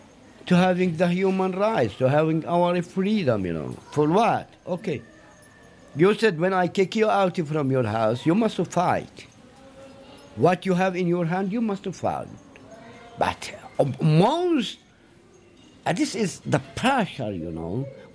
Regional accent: Hebron, West Bank, Palestine; English is a second language; I am from Hebron. I live in the Baca Valley from long, long time, about 800 years ago.

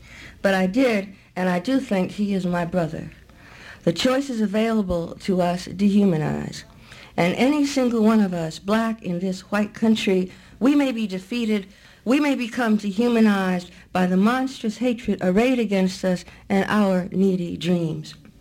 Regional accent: Brooklyn, New York, United States; moved away; I come from Brooklyn, and I grew up fighting, and I grew up and I got out of Brooklyn

